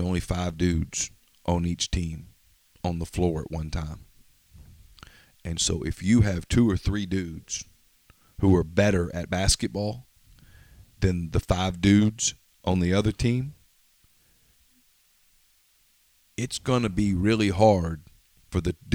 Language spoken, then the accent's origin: English; Ruston, Louisiana, United States; When I was a kid, I grew up in Ruston. And there was a team at Louisiana Tech.